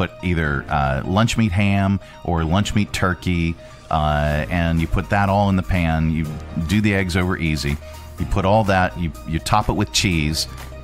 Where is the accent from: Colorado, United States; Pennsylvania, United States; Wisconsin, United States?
Pennsylvania, United States; See, I'm so literal. Because I'm from Pennsylvania.